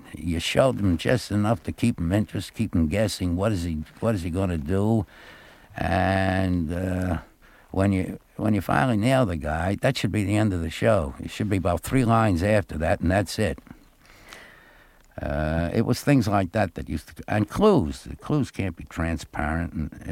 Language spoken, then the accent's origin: English; Ossining, New York, United States; I was born in New York City, and I believe I was born in Manhattan. I'm not sure, but I do remember vaguely moving to the Bronx. I lived outside near the Yankee Stadium. But at 5 years old, the family moved to Ossining.